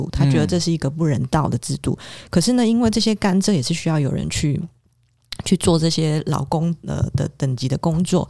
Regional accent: Taiwan; 我跟我哥就相继出生嘛，那我们其实是在台湾长大的。嗯，然后可是我们那时候小时候是在台湾以华侨的身份就读，因为那时候是属人主义，那因为我爸爸是摩里西斯人，所以我们是华侨身份。

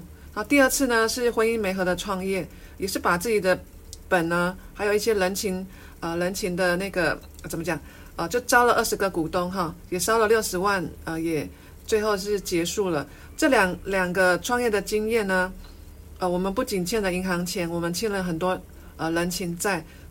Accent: Miaoli County, Taiwan; 我是来自于苗栗，那我的父母亲哈都是白手起家

